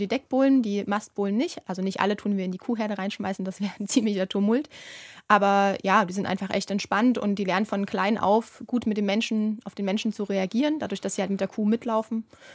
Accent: Saxony, Germany; Ja, ich komme ja aus Sachsen und bin da schon ländlich aufgewachsen, aber halt ziemlich normal.

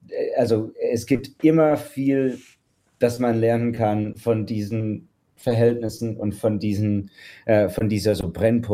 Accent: United States; Und im US-amerikanischen Kontext, wo ich herkomme, die Queer History als Subjekt, aber auch als Methode, ist viel mehr im offiziellen Geschichtsdisziplin integriert als in Deutschland.

